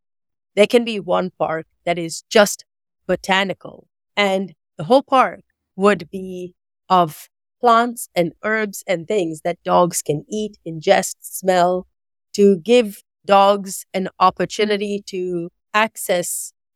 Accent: Kenya; I was born and raised in Kenya, in East Africa.

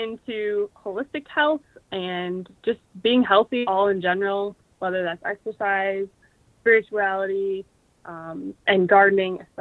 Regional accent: Michigan, United States; So I'm from Michigan, and that's where I live still now.

